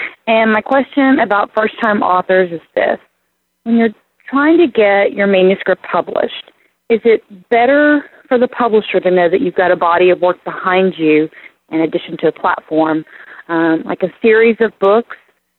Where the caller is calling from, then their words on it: Dayton, Ohio, United States; I'm calling from Dayton, Ohio.